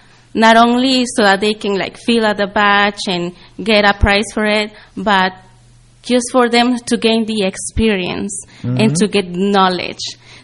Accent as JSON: {"language": "English", "country": "Mexico", "said": "Yes, I speak Spanish. I'm from Mexico."}